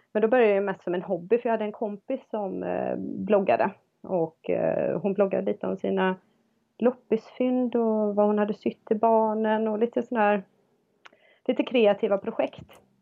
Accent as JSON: {"language": "Swedish", "town": "Borås", "region": "Västra Götaland County", "country": "Sweden", "said": "Jag kommer från Borås ursprungligen."}